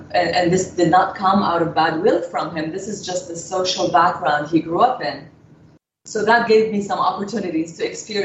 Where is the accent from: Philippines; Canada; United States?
Canada; I've been lucky that I grew up in Canada, so I experienced both sides of the world.